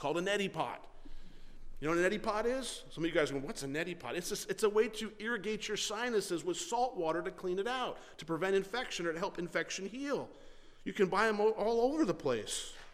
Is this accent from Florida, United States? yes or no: yes; Florida, United States; Growing up in Florida, I spent a lot of time at the beach.